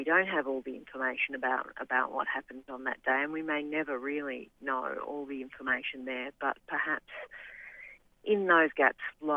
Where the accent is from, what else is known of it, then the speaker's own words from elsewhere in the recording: Victoria, Australia; I grew up in the Western District, and my family had a farm up in the Northern Grampians area.